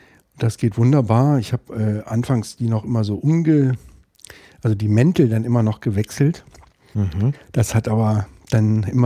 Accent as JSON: {"language": "German", "region": "Berlin", "country": "Germany", "tie": "born or raised there", "said": "Ich bin in Zehlendorf teilweise aufgewachsen, das ist so im Südwesten von Berlin."}